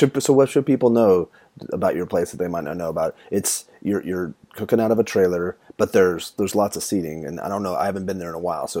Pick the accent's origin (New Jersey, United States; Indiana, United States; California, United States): California, United States; Los Angeles; I want to know about barbacoa because we look at in California, I'm from Los Angeles, barbacoa I think is something different than what you guys are serving.